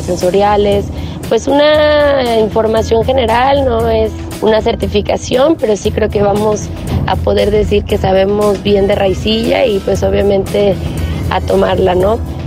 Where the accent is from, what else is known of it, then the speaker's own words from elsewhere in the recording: Atenguillo, Jalisco, Mexico; yo soy originaria de Atenguillo, Jalisco, que es un pueblo que tiene aproximadamente 1,500 habitantes. Está a 2 horas de Guadalajara, rumbo hacia las montañas tipo Puerto Vallarta, Mascota.